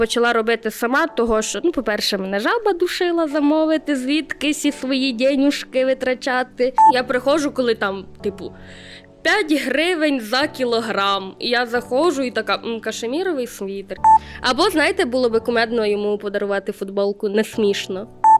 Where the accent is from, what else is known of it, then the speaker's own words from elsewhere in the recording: Dolynska, Kirovohrad Oblast, Ukraine; accent: Surzhyk; Так як я виросла в дуже маленькому місті, місто Долинська, Кіровоградська область, будете насолоджуватися моїм суржиком весь ефір.